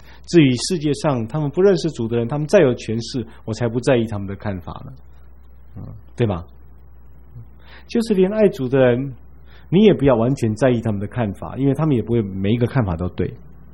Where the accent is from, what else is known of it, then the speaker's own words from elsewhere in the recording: China; 这个驴对我们中国人来讲，那个字本身就是一个形容词